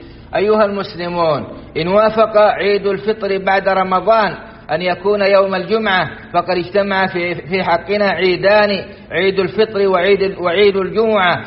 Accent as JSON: {"language": "Arabic", "country": "Saudi Arabia"}